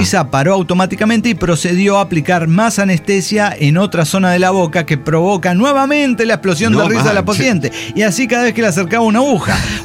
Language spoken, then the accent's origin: Spanish; Mexico; de Catepec de Morelos, México.